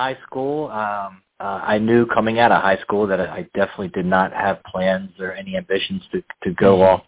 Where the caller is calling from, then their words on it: Baltimore, Maryland, United States; I am in Baltimore, Maryland, where Celebrity School is headquartered.